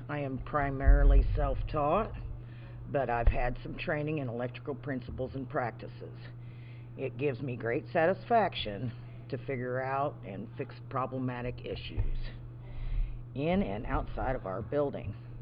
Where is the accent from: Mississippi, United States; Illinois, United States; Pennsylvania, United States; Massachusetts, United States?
Illinois, United States; Minooka; I attended Minooka Schools, located about 50 miles southwest of Chicago.